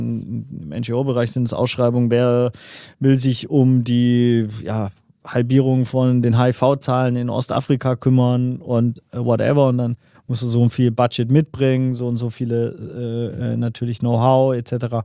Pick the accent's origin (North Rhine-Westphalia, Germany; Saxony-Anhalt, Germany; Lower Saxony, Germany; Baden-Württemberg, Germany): Baden-Württemberg, Germany; Ich habe so als Schwabe das Problem